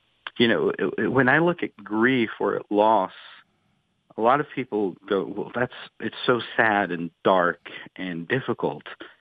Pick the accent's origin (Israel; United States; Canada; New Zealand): Israel; And I'm originally from Israel, so I grew up knowing a lot of people who survived the Holocaust